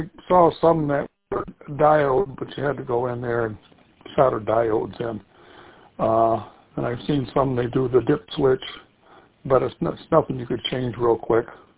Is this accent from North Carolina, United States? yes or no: no; Hudsonville, Michigan, United States; now in Mesa, United States; I'm Echo Link from Mesa, Arizona. Home is Hudsonville, near Grand Rapids.